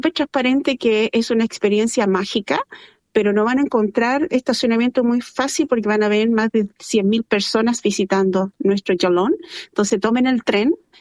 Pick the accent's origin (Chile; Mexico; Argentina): Chile; also born or lived in Araucanía; Yo vengo de Chile y viví mucho tiempo en la Araucanía, donde hay muchos árboles nativos.